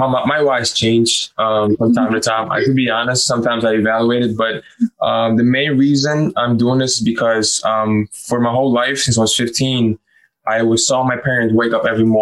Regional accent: Suriname; now in United States; because they still live in Suriname. That's my home country.

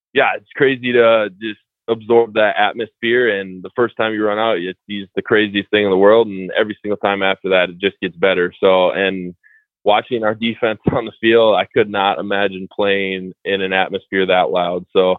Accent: Minnesota, United States; growing up in Minnesota, I don't know why I was always a Wisconsin fan

